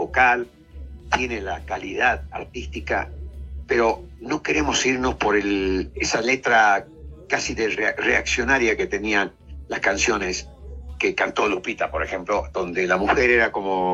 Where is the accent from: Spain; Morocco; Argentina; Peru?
Argentina; moved away; Yo salí de Argentina, a donde realmente salí muy jovencito y gozando de un éxito muy rico en la Argentina